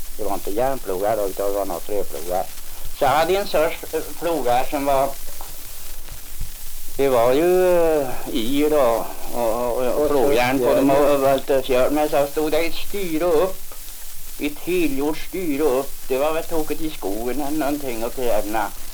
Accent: Sörbygden, Sweden; så jag var den indra ifrån Sörbygden som var ute då.

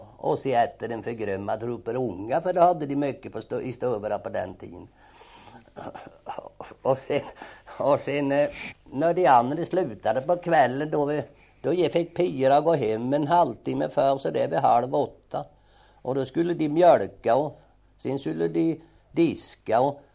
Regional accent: Asby, Östergötland, Sweden; born there; Jag är född i Asby socken, jag och mig.

